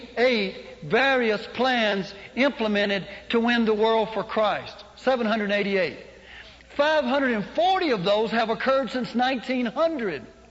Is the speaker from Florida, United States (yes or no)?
no; Mississippi, United States; now I know from the accent you probably thought I was from Chicago and New Jersey, but I actually started out a Mississippi farm boy with mud between my toes and still have that.